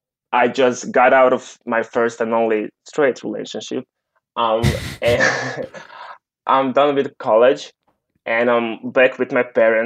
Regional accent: Croatia; which makes sense, you know, but like I'm from Croatia.

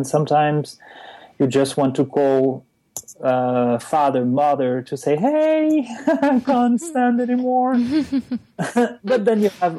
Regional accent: Belgium; English is a second language; also born or lived in Spain; now in United States; Before that, I come from Belgium, where it's very complicated.

